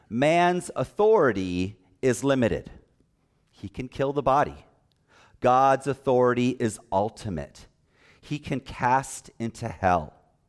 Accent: California, United States; I grew up in Southern California, and 2 houses down from us, there was a dog

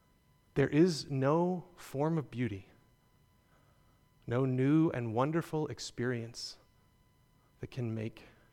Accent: North Carolina, United States; I grew up in North Carolina, not in Oregon.

